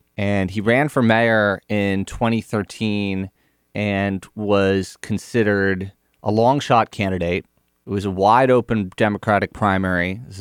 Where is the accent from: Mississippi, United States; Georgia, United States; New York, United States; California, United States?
New York, United States; New York City; not just as a writer at Slate, but as a New Yorker, I basically agreed with most of his diagnosis of what New York's problems were when he ran.